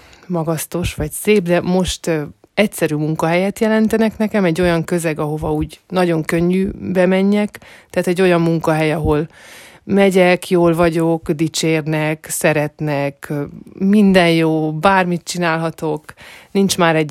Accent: Baja, Bács-Kiskun, Hungary; Baján nevelkedtem, ott nőttem fel a szüleimmel és az öt testvéremmel

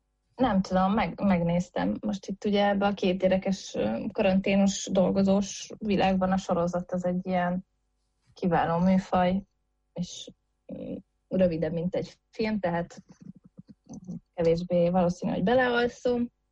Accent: Nyíregyháza, Szabolcs-Szatmár-Bereg, Hungary; én nyíregyházi vagyok, és ugye ezen az észak-kelet-magyarországi területen is nagyon sok hasonló haszit közösség élt

